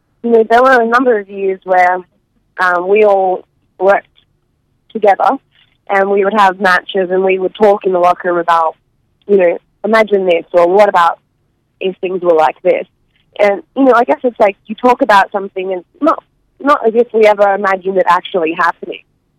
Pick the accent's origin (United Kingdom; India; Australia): Australia; Yes, I do play a villain, but I'm Australian.